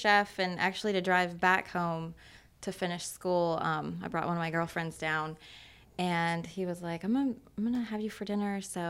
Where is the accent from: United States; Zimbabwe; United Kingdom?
United States; Ohio; So David is from the Wilmington area. I'm from Ohio.